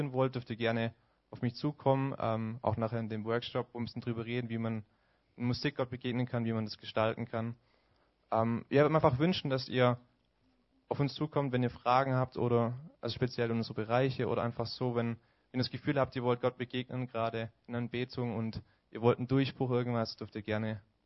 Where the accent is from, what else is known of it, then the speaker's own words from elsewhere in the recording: Nürtingen, Baden-Württemberg, Germany; Ja, nicht. Ich bin 22, ich komme aus Nürtingen bei Stuttgart.